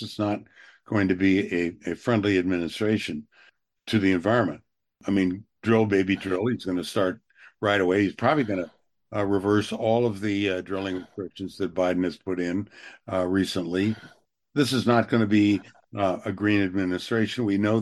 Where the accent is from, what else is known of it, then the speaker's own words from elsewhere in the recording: United States; I mean, just as an American media consumer